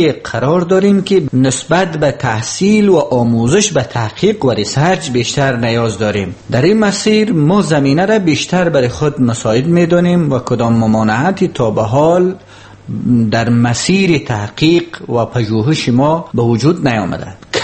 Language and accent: Persian; Afghanistan; now in Tajikistan; من هم از افغانستان هستم